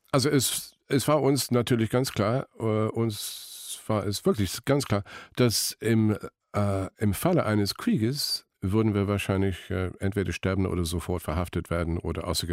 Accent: Scotland, United Kingdom; German is a second language; Ich bin Schotte. Sehr stolz darauf.

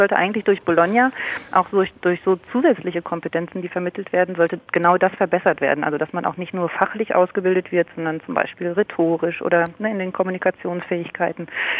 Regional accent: Germany; hier in Deutschland, bei uns in Deutschland ist das ja so, dass die Bachelorstudenten befürchten, dass sie nicht einen Master machen können.

